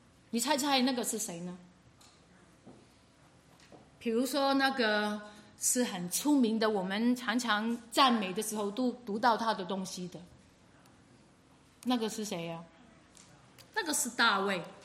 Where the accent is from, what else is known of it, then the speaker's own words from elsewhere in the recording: Macau; Chinese is a second language; 你们有去过澳门吗？我是澳门长大，你们有去过澳门吗？